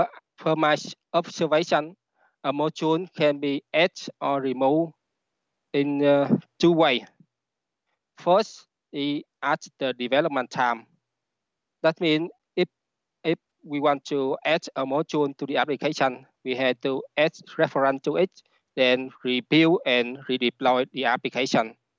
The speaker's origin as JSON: {"language": "English", "country": "Vietnam", "second_language": "English", "said": "My name is … I'm from Vietnam."}